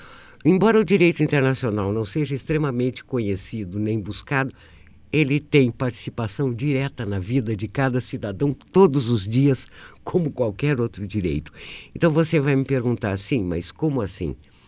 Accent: Brazil; Então, a garantia que nós, descendentes, tivemos foi que nós nascemos aqui, nós somos brasileiros.

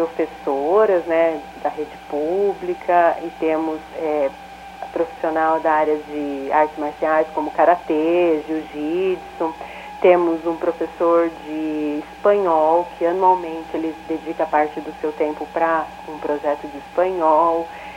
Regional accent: São Paulo, Brazil; eu ingressei na magistratura no ano de 2004, e vim para o estado do Paraná, sou paulistana, vim de São Paulo para cá

